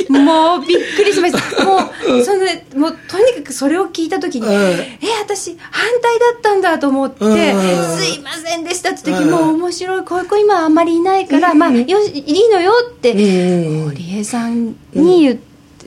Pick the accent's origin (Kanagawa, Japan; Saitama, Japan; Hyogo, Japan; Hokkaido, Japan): Saitama, Japan; Misato; born there; 埼玉県です。